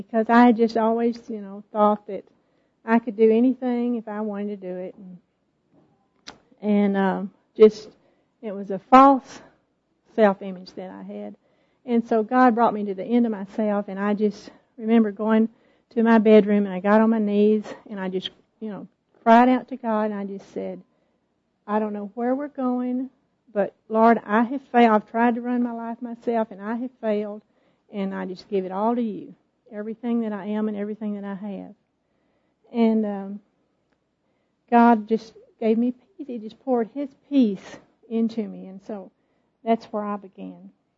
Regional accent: Tyler, Texas, United States; I'm from Tyler, Texas.

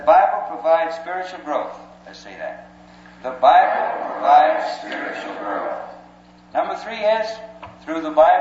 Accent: Alabama, United States; I was born and reared in Alabama. I'd gone to church ever since I was a small boy.

